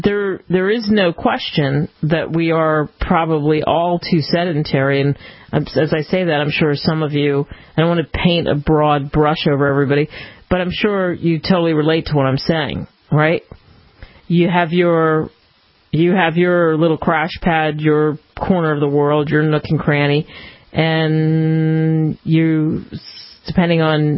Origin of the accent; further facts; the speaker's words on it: East Coast, United States; Growing up on the East Coast is one place where I hadn't been to that site.